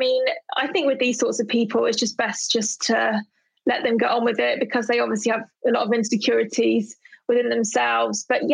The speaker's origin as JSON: {"language": "English", "region": "London", "country": "United Kingdom", "said": "So I'm from Southeast London, and I always remember when I had a really bad breakout, I was walking through Peckham one day."}